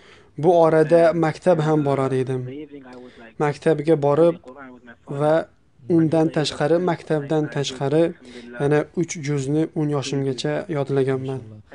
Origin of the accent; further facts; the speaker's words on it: Fujairah, United Arab Emirates; born there; Uzbek is a second language; men 1996 yil Birlashgan Arab Amirliklar davlatida Fujiro degan shahrida tug'ilganman. Hozirda esa meni yoshim 21 da. Meni asl kelib chiqishim pokistonlik bo'ladi. Negaki ota-onam Pokistonda tug'ilib voyaga yetganlar.